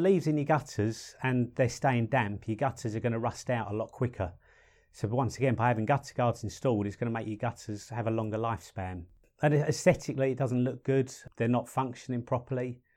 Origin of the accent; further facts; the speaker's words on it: London, United Kingdom; now in Perth, Australia; If you haven't guessed already, I'm from North London. Originally.